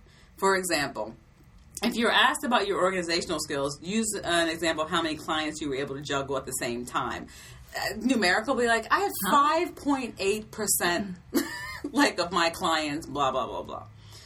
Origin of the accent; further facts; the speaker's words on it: Maryland, United States; I'm from Maryland, people.